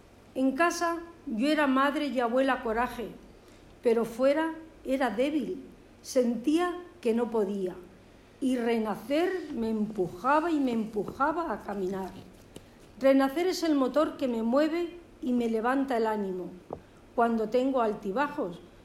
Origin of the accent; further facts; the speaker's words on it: Valencia, Valencian Community, Spain; madre de Emilio José, y vengo de Valencia